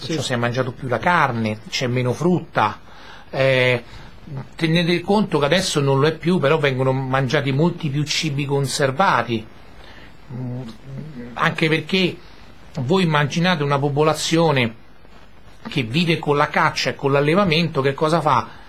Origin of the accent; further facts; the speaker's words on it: Maccarese, Lazio, Italy; Cioè io sono di Maccarese